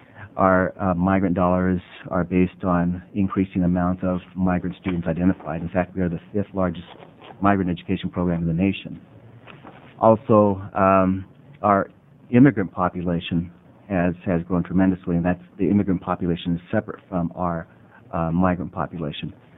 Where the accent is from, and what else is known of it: California, United States; moved away as an adult